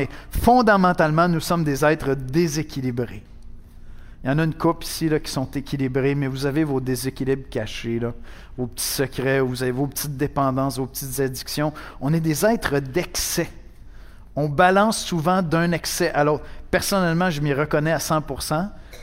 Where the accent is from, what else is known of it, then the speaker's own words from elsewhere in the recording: Montreal, Quebec, Canada; born there; Moi, je suis né au Québec, je suis né à Montréal, puis mes parents m'ont enseigné à aimer cette culture, même à aimer tout le territoire québécois.